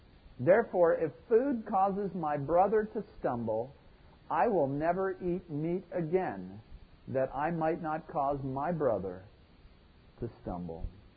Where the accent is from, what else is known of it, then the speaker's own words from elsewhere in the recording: Charleston, South Carolina, United States; You have to understand that we're from Charleston, South Carolina.